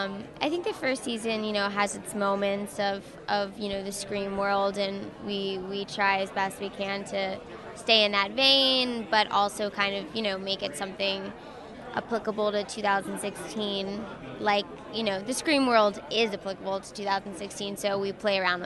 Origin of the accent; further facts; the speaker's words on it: Fort Worth, Texas, United States; No, I'm from Fort Worth.